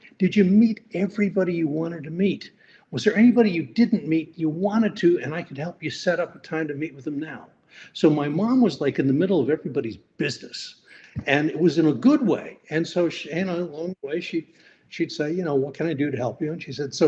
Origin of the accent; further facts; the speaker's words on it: Connecticut, United States; And my mom, now we grew up in Connecticut. So there were a lot of old New England houses that were bigger than average.